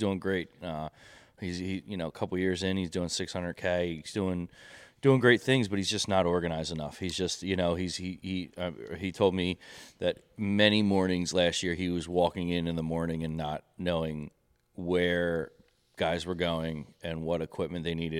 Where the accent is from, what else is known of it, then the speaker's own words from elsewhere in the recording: Ambler, Pennsylvania, United States; You grew up in Phoenixville, I grew up in Ambler, same thing.